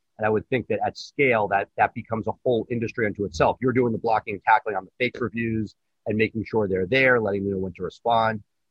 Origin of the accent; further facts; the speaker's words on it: New York, United States; I remember growing up in New York